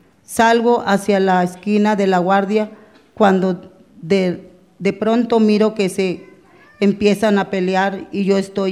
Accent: Sonora, Mexico; no nomás en mi pueblo, tribu, sino que todos los indígenas de Sonora.

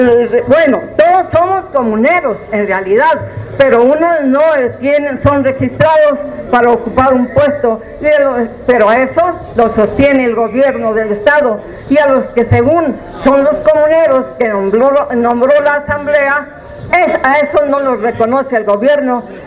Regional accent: Tepoztlán, Morelos, Mexico; Somos mexicanos, defendamos nuestra patria, somos tepotecos, defendamos a Tepoztlán.

